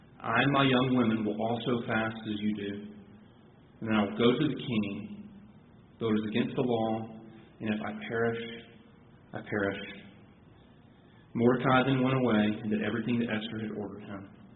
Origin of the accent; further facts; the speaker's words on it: Trussville, Alabama, United States; For all my life and for the better part of Elizabeth's life, we have called Birmingham home. I grew up in Trustville before attending Birmingham Southern, and after graduating, I spent the past few years in the area